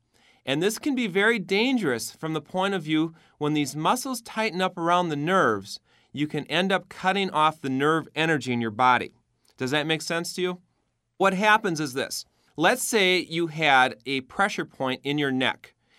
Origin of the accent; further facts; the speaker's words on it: Minneapolis, Minnesota, United States; I'm a chiropractor. I'm from Minneapolis, Minnesota.